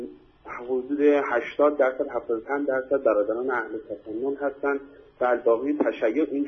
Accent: Mashhad, Razavi Khorasan, Iran; من خودم رفیقت مشهدی هستم، از ایران یک هفته هست اومدم افغانستان بابت معمولیت کاری

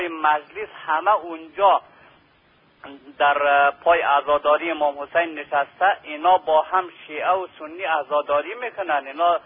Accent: Afghanistan; الان شما ببین، من خودم افغانی هستم

